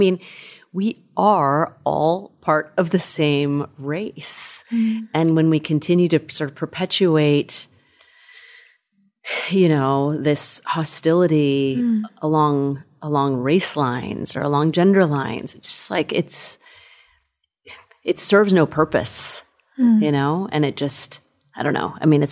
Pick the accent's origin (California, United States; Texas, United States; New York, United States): California, United States; born or raised there